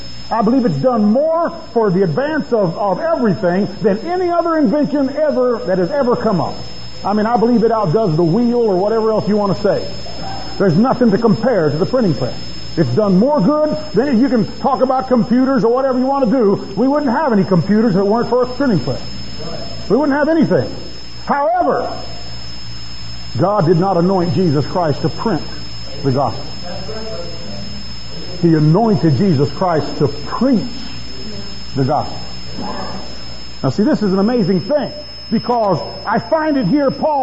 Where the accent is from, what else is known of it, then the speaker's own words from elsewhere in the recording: San Antonio, Texas, United States; I grew up right here in San Antonio, and I remember going downtown with my father and Jim Campbell and parking the truck right there in front of the Alamo.